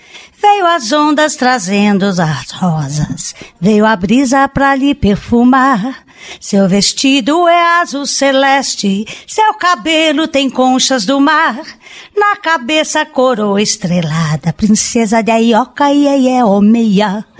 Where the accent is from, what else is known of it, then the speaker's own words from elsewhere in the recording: Tietê, São Paulo, Brazil; also born or lived in Ribeira / Piracicaba; Olha, eu nasci numa cidadezinha no Vale do Ribeira, chamada Ribeira, que atualmente tem 4 mil habitantes com a zona rural. E aí, meus pais se mudaram para Tietê, que é interior, né, do estado de São Paulo.